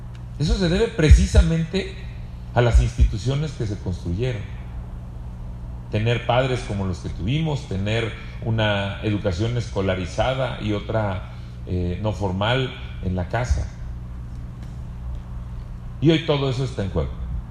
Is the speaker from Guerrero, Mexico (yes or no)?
no; Zitácuaro, Michoacán, Mexico; decidí componer las cosas en mi pueblo, en Zitácuaro, que tiene 200,000 habitantes